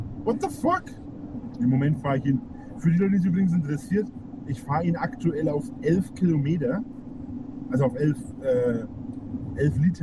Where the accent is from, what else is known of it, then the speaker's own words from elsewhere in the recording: Germany; Für uns als Deutsche 220 so, gähnt da, hockt nebendran, gähnt.